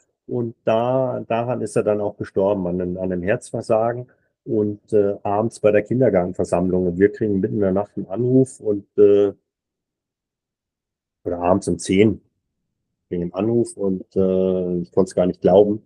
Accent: Duisburg, North Rhine-Westphalia, Germany; also born or lived in Amberg; ist dann in den Harz und von den Harz ins Ruhrgebiet nach Duisburg. Und da bin ich dann aufgewachsen.

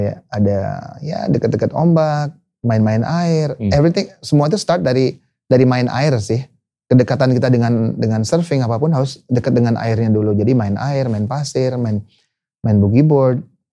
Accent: Legian, Bali, Indonesia; And then we move to a place in Legian. Kita lahir besar tuh di Legian. Cuma 100 meter dari pantai

